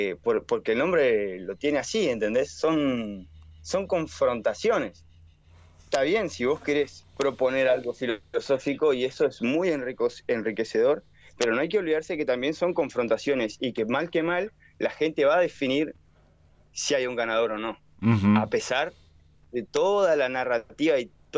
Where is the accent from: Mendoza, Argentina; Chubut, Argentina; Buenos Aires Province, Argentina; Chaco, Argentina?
Chubut, Argentina; Rawson; yo soy de Rawson, de allá de la costa